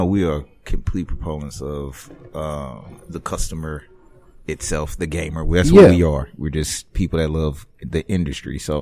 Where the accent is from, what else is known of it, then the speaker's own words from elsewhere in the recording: Louisiana, United States; born there; I was born in South Louisiana.